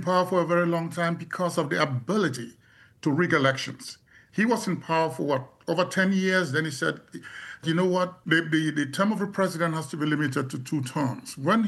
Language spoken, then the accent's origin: English; Cameroon; moved away as an adult; now in United States; So I see the fact that they don't have some of the opportunities I had growing up in Cameroon. I went to undergraduate in Cameroon. I did my schooling until I came to the U.S. for grad school in Cameroon.